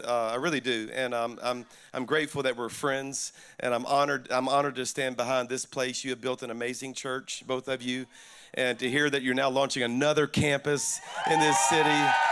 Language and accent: English; Louisiana, United States; But I'm a Cajun from South Louisiana, and I tell you that to lower your expectations, all right?